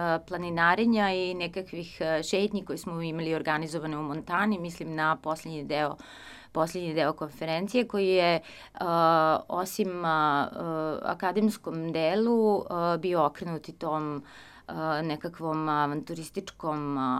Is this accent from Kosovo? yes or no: no; Serbia; ne samo za mene koja dolazim daleko iz Srbije i Evrope